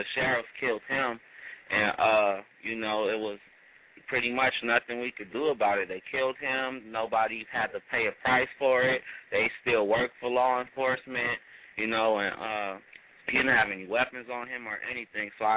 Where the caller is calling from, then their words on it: Los Angeles, California, United States; Yeah, I'm calling out here in Los Angeles, California, 323 in the building.